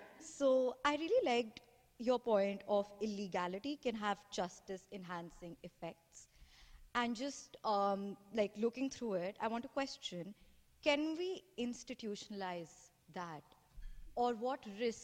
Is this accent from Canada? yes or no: no; Patna, Bihar, India; English is a second language; I'm from India, particularly from Patna.